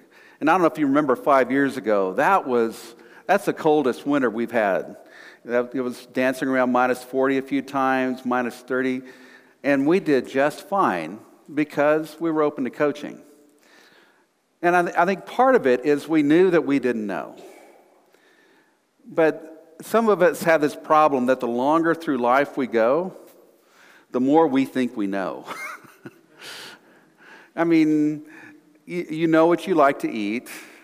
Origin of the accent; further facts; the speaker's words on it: Texas, United States; now in Calgary, Canada; I grew up in Texas, and I think I can count on my hands, certainly on one hand, the number of times there was white stuff that was on the ground. And so when we were moving up here to Canada